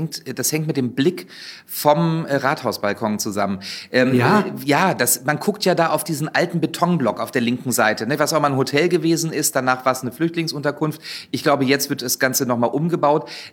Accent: Wolfsburg, Lower Saxony, Germany; Ich komme ja ursprünglich aus Wolfsburg.

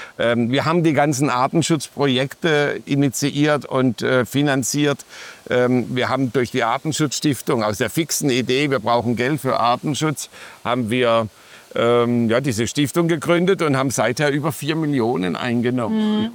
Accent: Bühl, Baden-Württemberg, Germany; Ich komme jetzt nicht aus Karlsruhe, aber aus Bühl

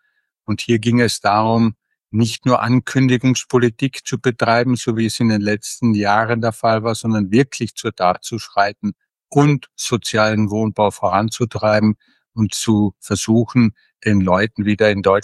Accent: Austria; als überzeugter Europäer, als Österreicher, als einer, der auch den deutschsprachigen Raum liegt.

